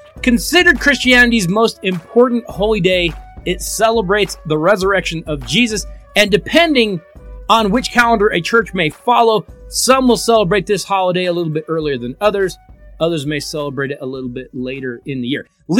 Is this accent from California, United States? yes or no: no; Colorado, United States; And then if you are in my home state of Colorado